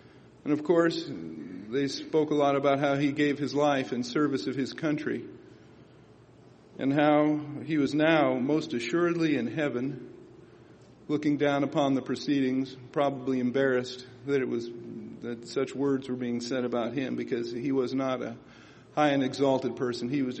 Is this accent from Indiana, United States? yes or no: yes; Berne, Indiana, United States; That's my hometown, Bern, Indiana. Population 4,000.